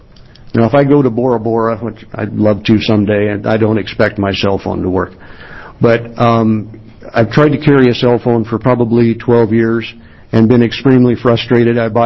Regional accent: Hood River, Oregon, United States; born there; my ancestors came across the Oregon Trail and landed here, and I was born up in the Hood River Valley.

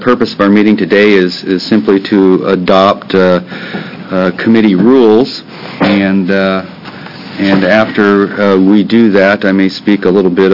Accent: Eugene, Oregon, United States; I'm from District 8, which is Eugene

